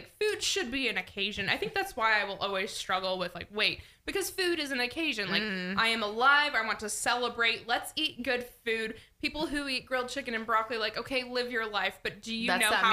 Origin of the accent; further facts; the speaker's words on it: Edmond, Oklahoma, United States; I grew up in Edmond, but at the time it was like the edge of Edmond. So it was Danforth and Santa Fe.